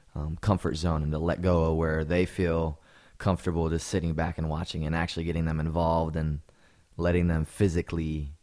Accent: West Coast, United States; also born or lived in Texas / Victorville, California; The most of my life has been on the West Coast, but okay.

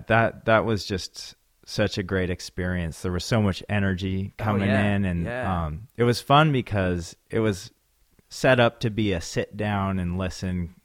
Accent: Bellingham, Washington, United States; I was born and raised in Bellingham.

